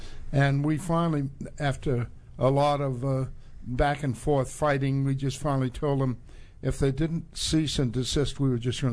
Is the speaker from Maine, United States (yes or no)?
yes; Maine, United States; I'm originally from the state of Maine.